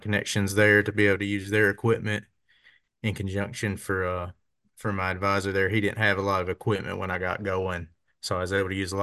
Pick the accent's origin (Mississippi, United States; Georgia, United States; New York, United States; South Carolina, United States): South Carolina, United States; Greenville; So I grew up on a fair amount of acreage just south of Greenville, South Carolina. We had a small, less than an acre farm pond there